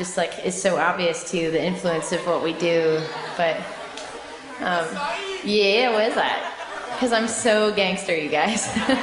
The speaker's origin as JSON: {"language": "English", "region": "California", "country": "United States", "tie": "born or raised there", "moved": "yes", "lives_now": "Nashville, United States", "said": "I mean, I was raised on the West Coast. I grew up in Northern California before moving to Nashville."}